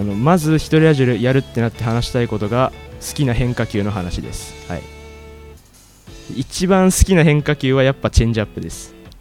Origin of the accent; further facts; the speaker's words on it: Niigata, Japan; 次に好きな選手が自分新潟出身なんですけど